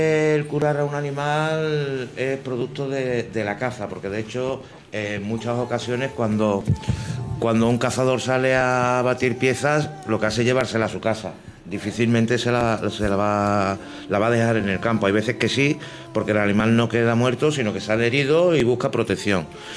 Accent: Seville, Andalusia, Spain; now in Madrid, Spain; Nací en Sevilla.

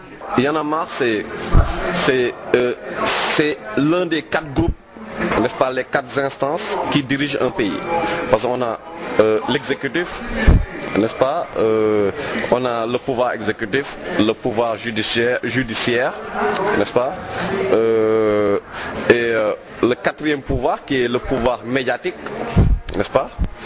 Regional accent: Senegal; on n'est pas respecté en tant que Sénégalais.

